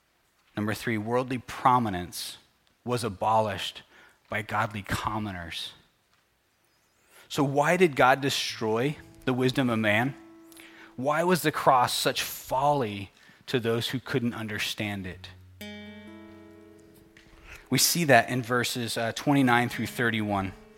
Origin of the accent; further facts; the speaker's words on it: California, United States; I grew up in California, so guess who my favorite college football team was?